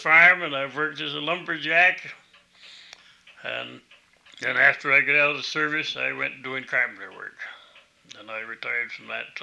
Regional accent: South Easton, Massachusetts, United States; that I was born up in South Easton. In 1909, just beyond where the old number 9 schoolhouse is.

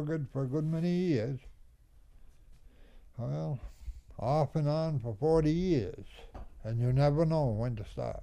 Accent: Vermont, United States; also born or lived in New Hampshire, United States; I was four coming five when I come back to Vermont. I was born in New Hampshire.

